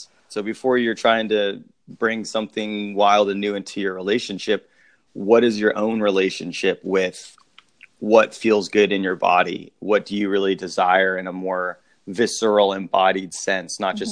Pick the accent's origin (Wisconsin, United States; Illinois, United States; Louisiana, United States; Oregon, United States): Louisiana, United States; growing up Catholic and growing up in Southern Louisiana